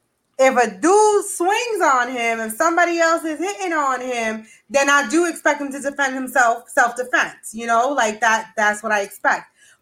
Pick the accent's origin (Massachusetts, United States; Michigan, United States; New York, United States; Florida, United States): New York, United States; See, I come from, you know, I was born and raised in the Bronx. I am of Hispanic descent